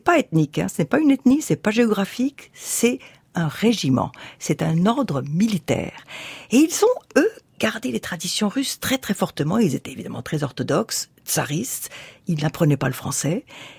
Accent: France; born there; Moi, je suis une fille d'émigrée, je suis née en France, pauvre, avec les études en France, l'école communale

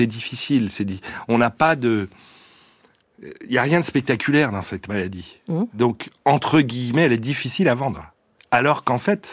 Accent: Brittany, France; Non, je suis breton en plus.

